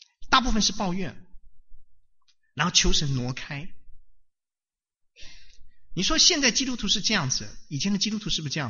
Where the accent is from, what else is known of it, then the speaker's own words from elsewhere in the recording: China; 对不起，我从中国来，我尽量用中国的字眼